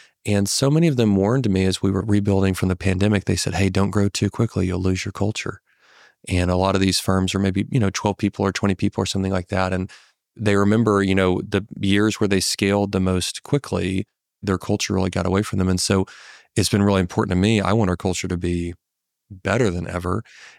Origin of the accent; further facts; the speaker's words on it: Arkansas, United States; We're from Arkansas. I've been in Arkansas my whole life.